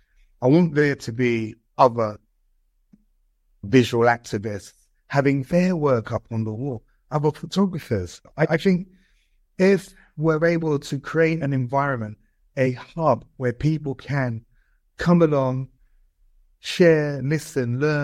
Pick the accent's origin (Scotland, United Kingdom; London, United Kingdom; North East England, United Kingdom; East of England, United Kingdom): London, United Kingdom; Brixton; I grew up in Brixton.